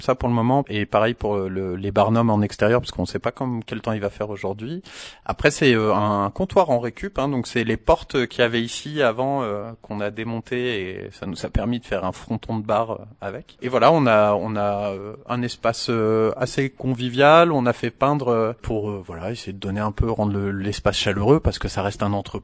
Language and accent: French; Lebanon; moi je suis libanais, c'était l'époque des révolutions au Liban.